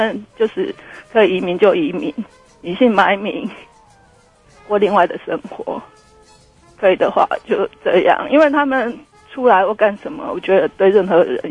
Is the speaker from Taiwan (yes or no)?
yes; Taiwan; 那我们都是台湾长大的